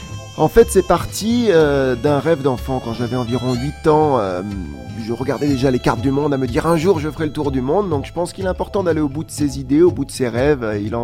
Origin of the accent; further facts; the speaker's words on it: Strasbourg, Grand Est, France; mais je suis bien de Strasbourg